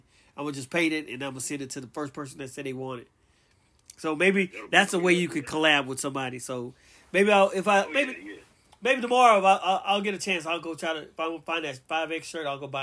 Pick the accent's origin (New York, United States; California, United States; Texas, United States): Texas, United States; I was from Texas, I would paint on it.